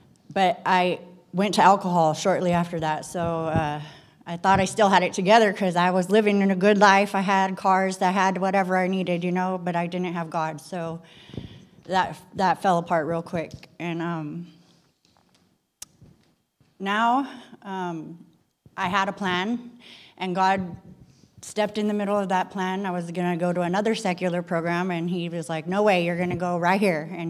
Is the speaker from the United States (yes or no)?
yes; Fresno, California, United States; I'm 43 years old. I'm from Fresno.